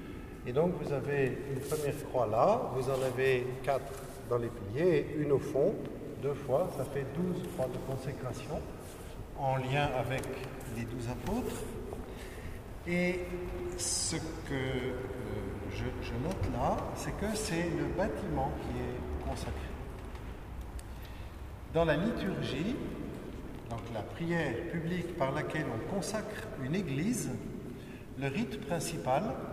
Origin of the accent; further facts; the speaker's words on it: Paris, Île-de-France, France; je suis prêtre depuis 32 ans, en 88, je suis parisien. Né à Paris, ingénieur de formation initiale.